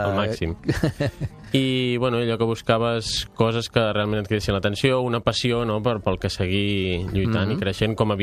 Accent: Igualada, Catalonia, Spain; Jo venia del món de l'esport, soc d'Igualada, jugava a hockey patins.

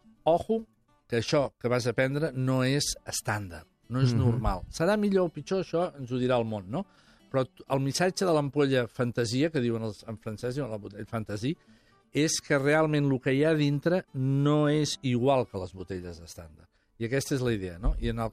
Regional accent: Piedmont, Italy; Catalan is a second language; Jo soc de Piemonte

